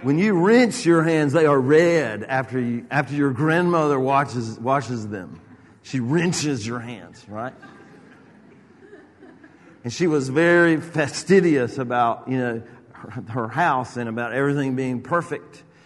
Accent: Atlanta, Georgia, United States; now in LaGrange, United States; and I grew up in Georgia, in Atlanta, and my relatives all lived over in LaGrange where I live now.

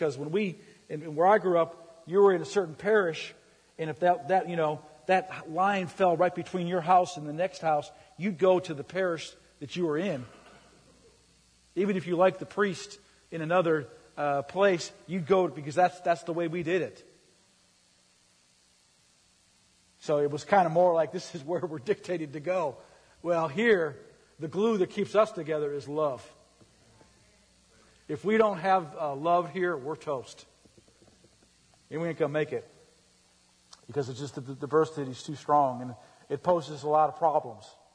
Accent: St. Paul, Minnesota, United States; I grew up in St. Paul, Minnesota. I grew up in the Catholic Church. My whole world was Catholic.

